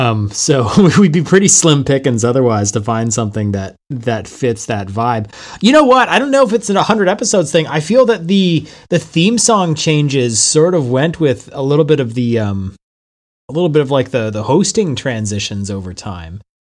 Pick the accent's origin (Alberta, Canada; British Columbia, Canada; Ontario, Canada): Ontario, Canada; Now, I grew up in Ontario, so I don't really know anything about the sea.